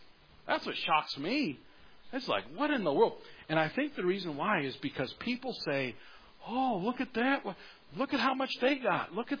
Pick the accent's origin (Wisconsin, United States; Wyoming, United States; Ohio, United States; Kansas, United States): Wyoming, United States; Gillette; I was from Gillette, but we were over here in Custer for a teen activity.